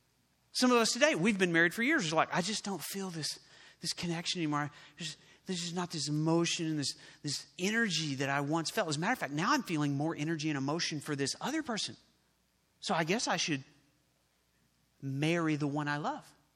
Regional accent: Oklahoma, United States; I grew up in Oklahoma. We have Mexican food down there, real Mexican food.

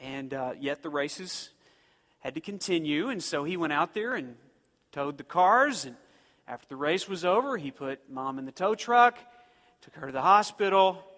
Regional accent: Muskogee, Oklahoma, United States

